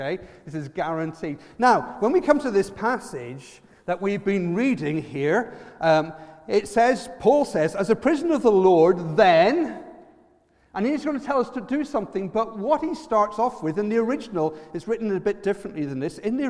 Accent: Ireland; accent: Irish; With my Irish accent, there might be something of a problem, apart from anything else, in order to getting into the Buckingham Palace.

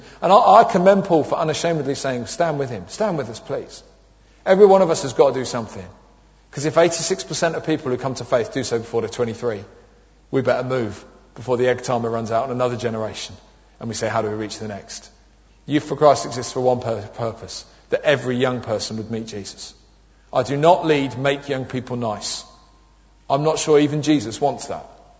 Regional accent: London, United Kingdom; But I'm from South East London.

